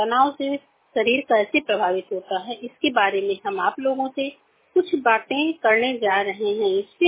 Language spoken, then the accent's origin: Hindi; Kalwari, India; मैं कलवारी से हूँ। मेरा 29 साल है।